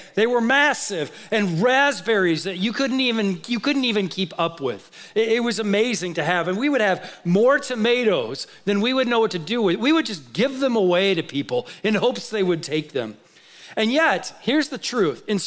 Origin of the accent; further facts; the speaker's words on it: Minnesota, United States; I grew up in Minnesota, my daughter actually is in Minnesota right now visiting family.